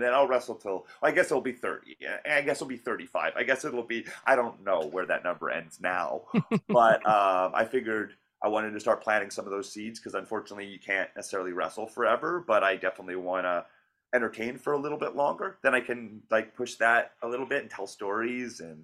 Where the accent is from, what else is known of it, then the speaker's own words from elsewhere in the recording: Alberta, Canada; growing up in Alberta, maybe it was I wasn't part of the scene there and wasn't fully me.